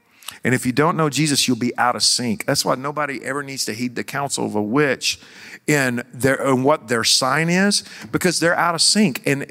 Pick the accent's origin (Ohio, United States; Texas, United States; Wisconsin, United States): Texas, United States; Joshua; Mystery of the Sphinx solved, and I'm from Joshua, Texas.